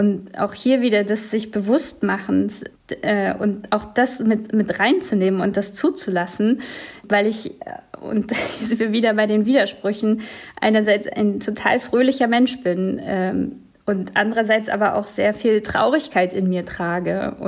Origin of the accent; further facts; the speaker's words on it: Brandenburg, Germany; Also ich bin mir meiner Ostigkeit sehr bewusst.